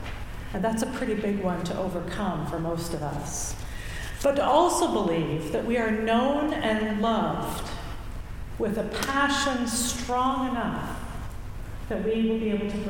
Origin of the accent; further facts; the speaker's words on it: Canada; Maybe it's because we're Canadian and we're so excited that it's spring.